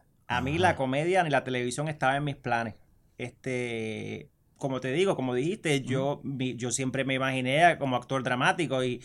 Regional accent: Isabela, Puerto Rico; cuando yo vengo de Isabela acá empiezo a tener mucho choque cultural. Porque me dicen, es que tú hablas cantado, ¿de dónde tú eres? Y recuerdo una vez fui a comprar un libro a Río Piedra y me dijeron, ay, tú eres de la isla.

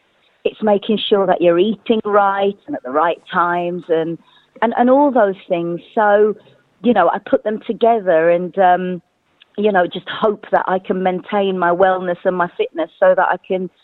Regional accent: Wolverhampton, West Midlands, United Kingdom; moved away as an adult; now in London, United Kingdom; Yes, I was. Yeah, born and raised in Wolverhampton. And then left there when I went and did my degree and then came to London to pursue music.

